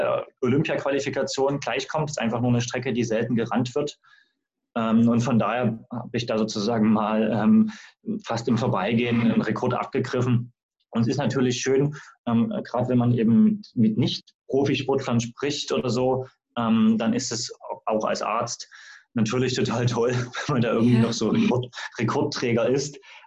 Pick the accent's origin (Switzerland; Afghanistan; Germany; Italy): Germany; Dresden, Saxony; also born or lived in Rostock; now in Berlin, Germany; ich stamme ursprünglich aus Dresden und habe da auch studiert. Und bin dann so über die Wege Rostock 2015 nach Berlin gekommen.